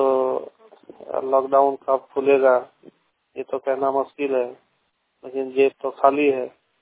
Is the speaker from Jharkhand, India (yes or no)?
yes; Dudhani, Jharkhand, India; मैं शिकारीपाड़ा क्षेत्र से बोल रहा हूँ। मेरा गांव है दुधानी, दुमका जिला का रहने वाला हूँ।